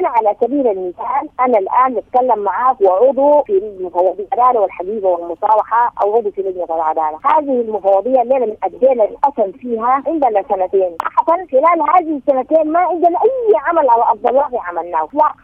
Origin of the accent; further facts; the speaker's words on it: Darfur, Sudan; إحنا ما حصل عندنا في دارفور منذ العام 2003